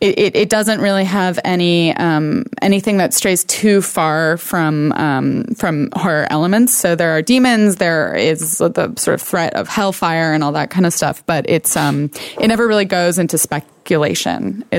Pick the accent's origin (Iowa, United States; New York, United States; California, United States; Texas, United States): New York, United States; Well, I'm from New York, so that may answer.